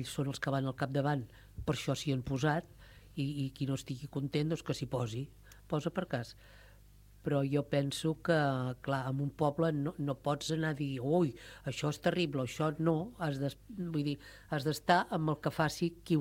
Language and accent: Catalan; Sant Jaume d'Enveja, Catalonia, Spain; som de Sant Jaume i hem de viure aquí a Sant Jaume.